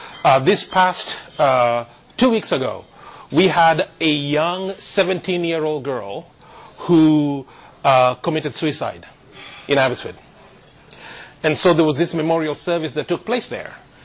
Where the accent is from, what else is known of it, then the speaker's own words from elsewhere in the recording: Kenya; moved away as an adult; now in Canada; I come originally from Kenya. So I was born and brought up in Kenya, came to Canada in 2000, went to college here and all that stuff.